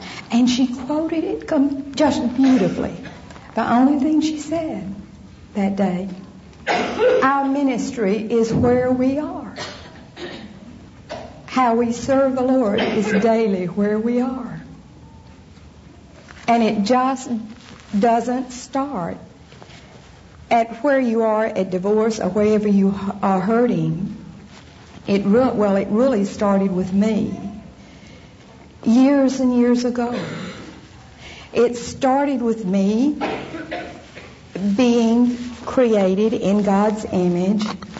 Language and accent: English; Alabama, United States; born there; I was born in Alabama. I'm the oldest of four daughters.